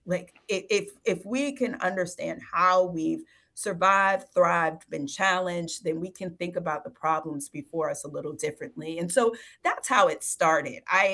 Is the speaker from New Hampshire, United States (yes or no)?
no; Fayetteville, North Carolina, United States; I mean, so I'm from North Carolina. I'm really glad to be with you all. I'm a military brat, Army brat from Fayetteville.